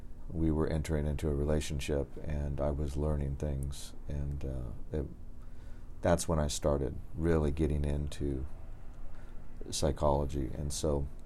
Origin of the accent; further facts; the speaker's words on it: Fresno, California, United States; So I grew up in and out of Kern County, and before five, I was in Barstow, Bakersfield. And then I was in Fresno from 5 years old to 12. Then I went back to Kern County.